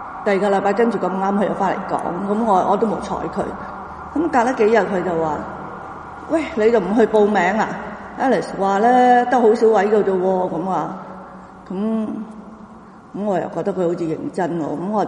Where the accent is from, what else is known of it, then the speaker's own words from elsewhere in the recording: China; 咁我哋中國人成日都會話應該尋下根嘅咁話。